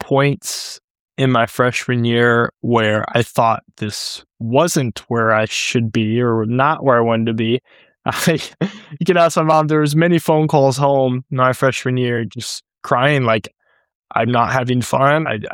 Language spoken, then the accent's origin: English; St. Louis, Missouri, United States; I'm from St. Louis, Missouri.